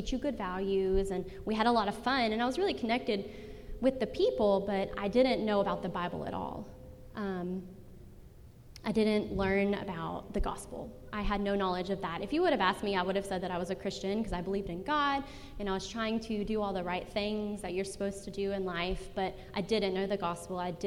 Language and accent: English; Nashville, Tennessee, United States; I grew up in the Nashville area.